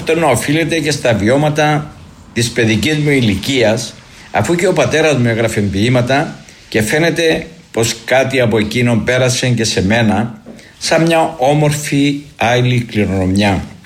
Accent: Arakapas, Limassol District, Cyprus; Κατάγομαι από τον Αρακαπά, ένα μικρό και ταυτόχρονα ξεχωριστό χωριό της επαρχίας Λεμεσού που φημίζεται για τη θεματουργή μας Παναγία την Ιαματική και για τα γνωστά του μανταρίνια.

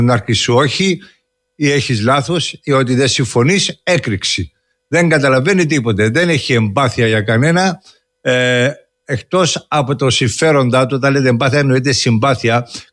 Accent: Pelendri, Limassol District, Cyprus; και εγώ μεγάλωσα στο Πελέντρι. Από 0 έως 5 χρόνων στο Πελέντρι μεγάλωσα. Τα πρώτα μου βήματα εκεί τα έκανα.

